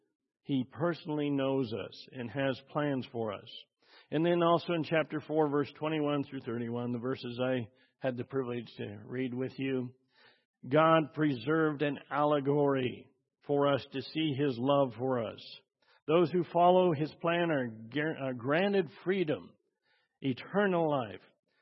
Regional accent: Idaho, United States; As many of you know, I'm from Idaho.

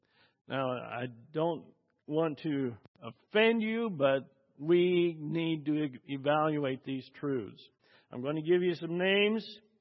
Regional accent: Idaho, United States; I grew up in Mormon country in Idaho. So my best friends were Mormons.

